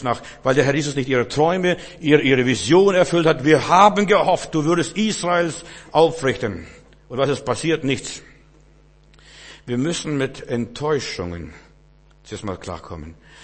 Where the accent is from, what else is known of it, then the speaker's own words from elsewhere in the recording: Bavaria, Germany; Wir sind in Bayern groß geworden